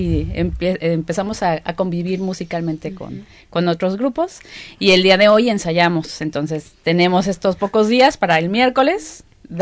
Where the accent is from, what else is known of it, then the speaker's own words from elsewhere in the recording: Xalapa, Veracruz, Mexico; porque nosotros somos de Xalapa, Veracruz.